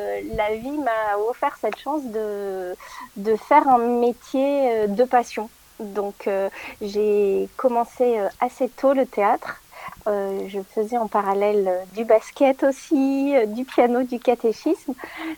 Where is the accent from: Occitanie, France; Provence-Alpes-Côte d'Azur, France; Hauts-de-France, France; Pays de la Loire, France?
Occitanie, France; Toulouse; now in Paris, France; Je suis toulousaine, donc oui, je viens du sud, mais quand je suis arrivée à Paris pour faire une école de théâtre